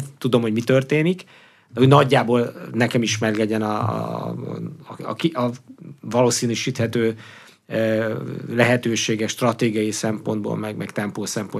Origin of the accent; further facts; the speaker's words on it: Hungary; azt kell mondjam, hogy magyarként tényleg, ha kimegyünk egy ilyen helyszínre